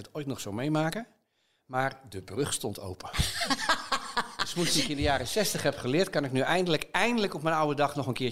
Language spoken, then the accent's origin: Dutch; Hoogmade, South Holland, Netherlands; also born or lived in Leiden; Wij woonden toen in Hoogmade. Dat ligt er vlakbij. Waar mijn vader in 1958 een aanstelling als schoolmeester had aangenomen.